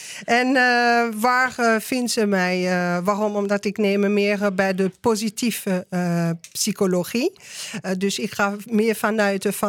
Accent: France; accent: French; Dutch is a second language; sorry, dat is mijn Franse accent

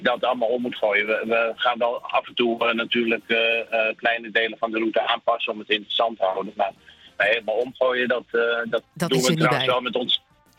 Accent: Laren, North Holland, Netherlands; born there; Ik ben in Laren geboren. Ik ben daar een tijd weg geweest. Ik ben sinds 3 jaar woon ik weer in Laren.

